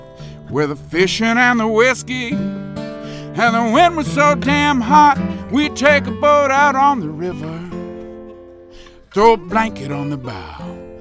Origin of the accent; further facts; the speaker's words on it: Washington, District of Columbia, United States; born there; I grew up in a military family. My dad was career Air Force. I was born in Bowling Air Force Base in Washington, D.C.